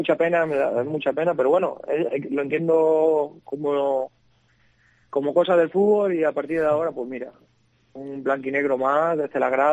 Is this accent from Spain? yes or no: yes; Siruela, Extremadura, Spain; now in Badajoz, Spain; yo en Badajoz me siento como en mi casa, aunque yo soy de Siruela, pero al final, los que somos de pueblo